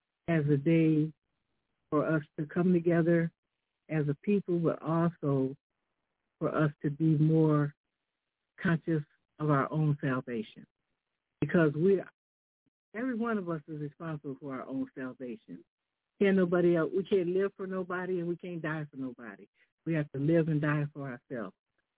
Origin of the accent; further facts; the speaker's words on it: Muncie, Indiana, United States; one time I was working in Indianapolis, driving back and forth to my hometown, Muncie, Indiana